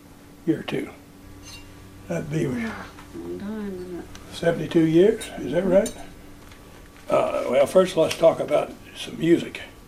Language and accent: English; Missouri, United States; Since I'm from Missouri, I always start my students